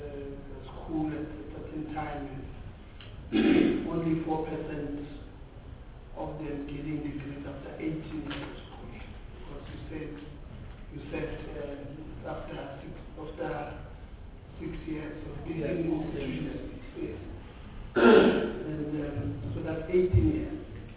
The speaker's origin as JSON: {"language": "English", "region": "Gauteng", "country": "South Africa", "said": "I am from the Western in Gauteng. We've got one Tibet college there called Westcor."}